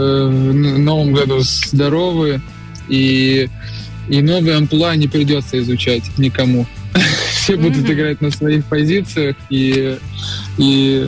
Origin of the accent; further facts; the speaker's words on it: Belarus; я родом из Беларуси